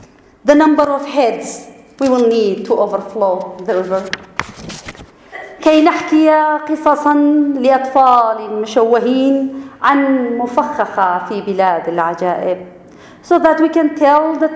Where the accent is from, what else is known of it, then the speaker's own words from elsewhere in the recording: Kurdistan Region, Iraq; now in Seattle, United States; I'm from Iraq. I'm from the Kurdish region, Kurdistan. Child of war, left in 1997, came to Seattle, fell in love with Seattle